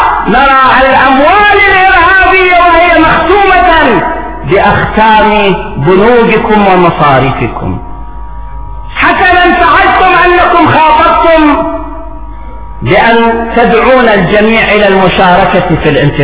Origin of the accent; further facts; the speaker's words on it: Iraq; المصلحة بالنسبة لنا كعراقيين أن نؤسس نظاما ديمقراطيا